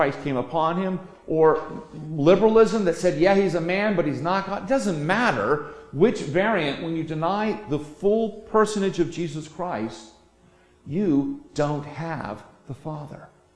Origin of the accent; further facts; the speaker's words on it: Pennsylvania, United States; Where am I from? Well, I'm from Trenton. No, I don't want to say Trenton, New Jersey. I'm from Bucks County, Pennsylvania. I'm from the Philadelphia suburbs.